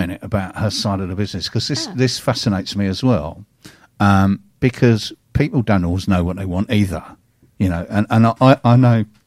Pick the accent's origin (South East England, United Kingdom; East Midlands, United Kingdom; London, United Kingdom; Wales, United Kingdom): London, United Kingdom; accent: Cockney; I'm English and I'm a Cockney in it.